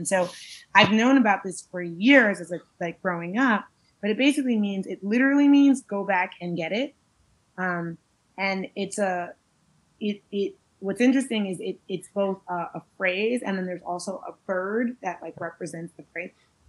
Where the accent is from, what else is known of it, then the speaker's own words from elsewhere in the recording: Brooklyn, New York, United States; and I grew up in Brooklyn, most of the people I knew growing up here, we lived with multiple family members